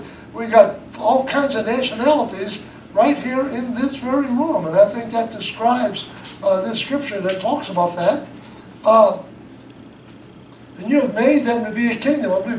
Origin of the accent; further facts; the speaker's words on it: United States; I grew up in a time when being an American was a really great thing.